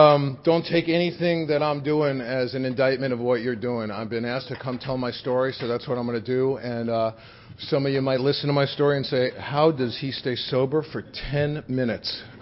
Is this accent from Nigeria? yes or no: no; Bronx, New York, United States; I grew up in the Bronx.